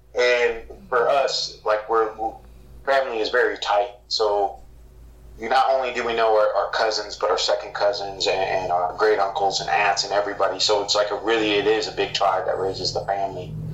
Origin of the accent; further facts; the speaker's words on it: San Diego, California, United States; my family and where we're from Southeast San Diego. So that's like, we're about 20 minutes away. You can literally look at the border and see Mexico from across the way. Growing up there, especially as a Chicano, which is like a Mexican-American kid